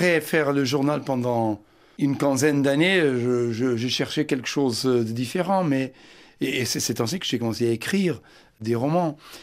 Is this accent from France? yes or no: no; Mozambique; born there; French is a second language; Je suis né en effet au Mozambique, je suis un pied noir portugais.